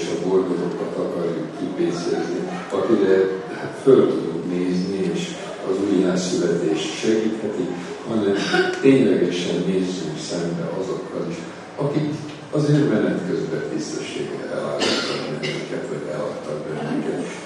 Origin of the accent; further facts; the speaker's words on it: Hungary; mert magyar vagyok ennek a társadalomnak a része